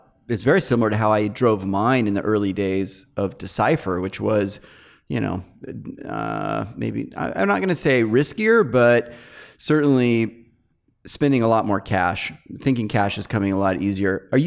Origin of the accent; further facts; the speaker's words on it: California, United States; as a Californian, we see in San Francisco, the rents continuing to skyrocket